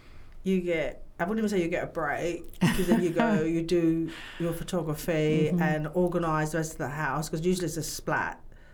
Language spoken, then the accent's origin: English; United Kingdom; Everybody knows I'm British. A British sense of humour.